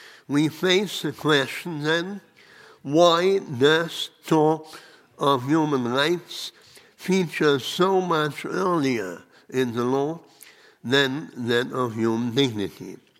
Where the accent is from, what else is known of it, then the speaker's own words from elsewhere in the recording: Germany; English is a second language; Let me first start with an example from my home country. The inviolability of human dignity commanded the attention of the German public in 2006